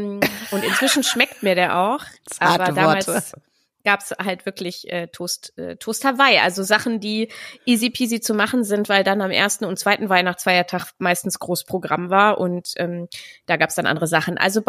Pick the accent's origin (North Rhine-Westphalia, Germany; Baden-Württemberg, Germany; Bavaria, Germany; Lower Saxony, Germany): Lower Saxony, Germany; Braunschweig; Ich bin bei uns in Braunschweig, heißt das Ganze ja Braunkohl